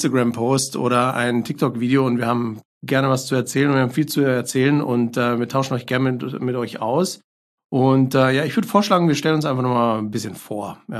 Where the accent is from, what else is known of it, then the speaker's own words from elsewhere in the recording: Bavaria, Germany; born there; now in Munich, Germany; Ich bin Familienvater, lebe in München schon sehr, sehr lange, bin aber eigentlich gebürtiger Niederbayer, den man mir nicht mehr anhört.